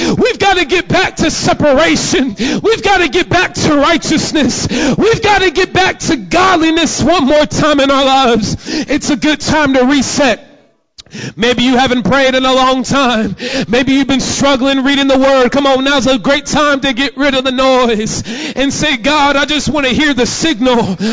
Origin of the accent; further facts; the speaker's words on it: Jacksonville, Florida, United States; no, I'm from here, from the west side of Jacksonville. I'm from here.